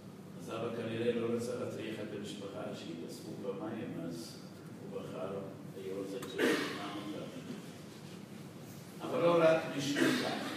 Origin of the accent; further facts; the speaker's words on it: United States; כשאנחנו גדלנו בבית כל פעם שראינו את העבר, והחיים בארצות הברית אז היו קשים מאוד, היה קשה להתפרנס